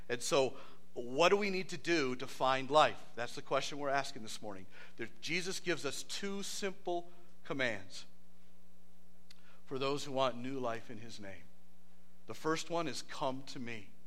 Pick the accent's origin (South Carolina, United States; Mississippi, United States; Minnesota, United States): Minnesota, United States; I was from Minnesota, so I went to Minnesota North Star games.